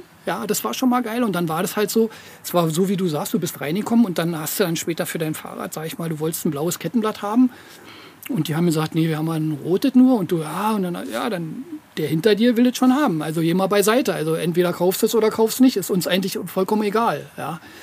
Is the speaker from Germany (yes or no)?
yes; Berlin, Germany; und ich bin in Tempelhof groß geworden